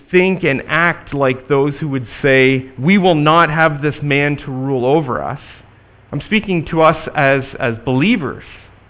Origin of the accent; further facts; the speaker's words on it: United States; I'm an American, for goodness sake. I'm proud to be an American, where at least in theory I'm free.